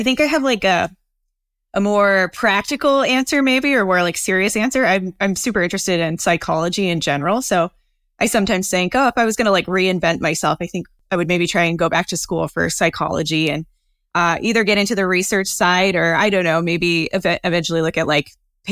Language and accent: English; Colorado, United States; just, you know, locally when I was living in Colorado. I grew up in Colorado.